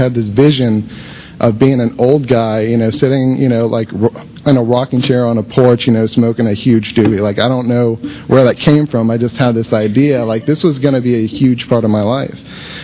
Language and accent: English; Brandon, Florida, United States; I grew up here in Brandon, just a little bit close to Tampa. My family was Lutheran